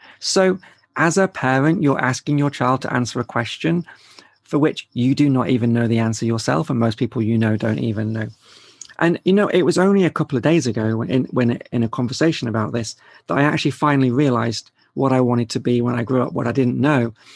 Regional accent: North West England, United Kingdom; So I was born in South Cheshire, which is a county in England. And so, you know, my first sort of decade was there. I lived in the countryside, lived in a house in, you know, at the end of a lane, with fields all around

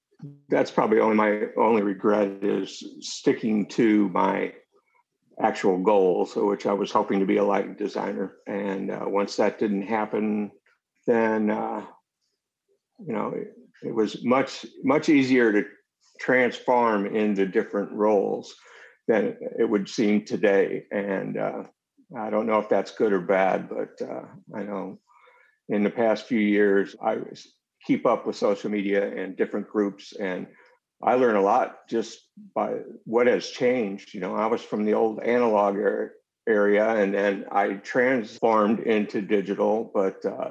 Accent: St. Louis, Missouri, United States; moved away as an adult; now in Nashville, United States; And I grew up in St. Louis, and I worked with … a regional band out of St. Louis.

